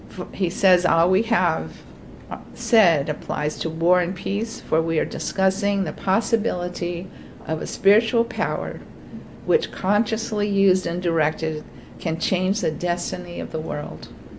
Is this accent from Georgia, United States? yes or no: no; California, United States; let me tell you, being a Californian, it was a concern